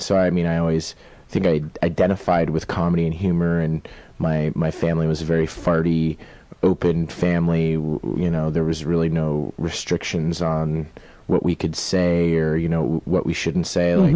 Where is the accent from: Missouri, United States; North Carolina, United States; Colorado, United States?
Colorado, United States; Denver; Originally from Denver, Colorado.